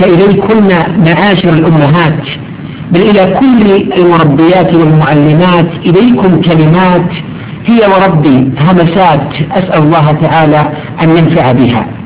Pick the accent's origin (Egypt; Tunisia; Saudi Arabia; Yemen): Saudi Arabia; وبالذات بلادنا المملكة العربية السعودية أنها دول فتية